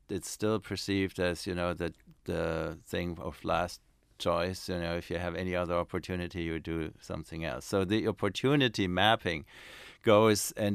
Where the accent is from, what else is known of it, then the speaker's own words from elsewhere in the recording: Stuttgart, Baden-Württemberg, Germany; I go sometimes to my hometown in Stuttgart, and it's very similar in size.